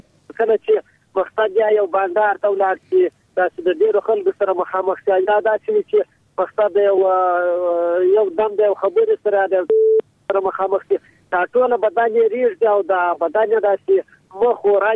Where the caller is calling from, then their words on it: Washir, Helmand, Afghanistan; به د هلمند له واشرو لسوالي.